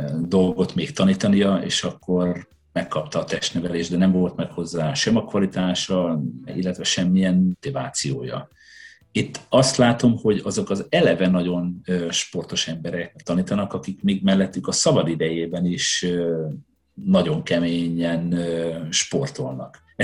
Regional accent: Hajdú-Bihar, Hungary; Én a hajdúságból származom, vidékről, az, hogy a Grundon focizol, és nem egy lakótelepen vagy, mert mifelé nincs lakótelep, ez alap volt.

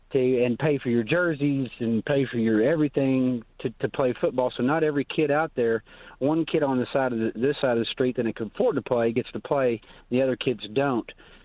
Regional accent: Arkansas, United States; also born or lived in Southern California; I was born and raised here in Arkansas, and I left and went to Southern California for 23 years.

